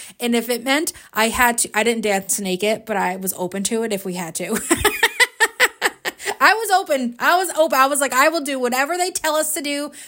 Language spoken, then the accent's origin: English; New York, United States; I'm a New York City girl, right? So at heart, I'm from Manhattan, even though I grew up here locally.